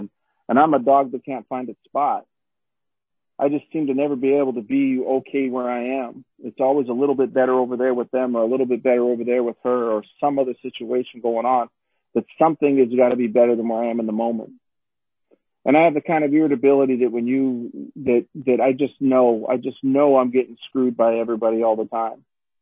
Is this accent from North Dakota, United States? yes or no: yes; Minot, North Dakota, United States; I grew up in Minot, North Dakota, and it's kind of a funny thing. Yes, I'm from North Dakota, but you're not going to hear me say yeah, sure, or you betcha